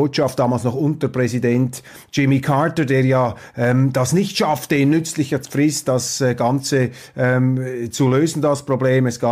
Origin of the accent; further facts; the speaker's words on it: Switzerland; Als Schweizer haben wir in diesen Fragen mit großer Demut und Zurückhaltung zu urteilen.